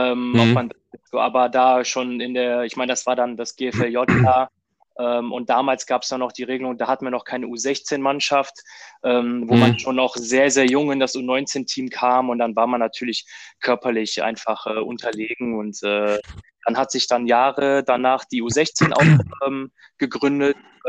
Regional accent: Düsseldorf, North Rhine-Westphalia, Germany; mein Vater kommt aus Ungarn und deswegen ein bisschen Multikulti, aber cool. Aufgewachsen bin ich in Düsseldorf.

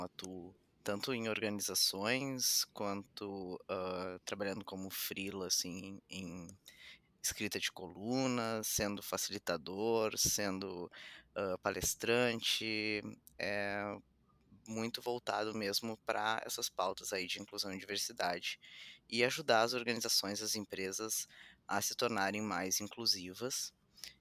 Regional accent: Porto Alegre, Rio Grande do Sul, Brazil; ela ficou com a gente e nos criou desde que a gente nasceu aqui em Porto Alegre, no Rio Grande do Sul.

